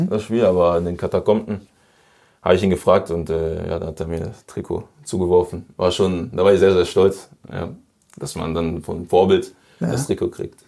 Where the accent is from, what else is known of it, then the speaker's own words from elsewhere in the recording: Osnabrück, Lower Saxony, Germany; Also, dass wir behutsam aufgewachsen sind in Osnabrück, in nicht der größten Stadt, aber gut zum Aufwachsen für mich und meine Brüder.